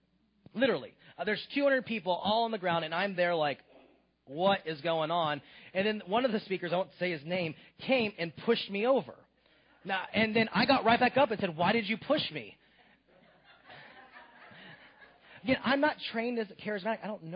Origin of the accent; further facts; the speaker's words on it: Virginia, United States; And she's from Bakersfield, and I was from Virginia.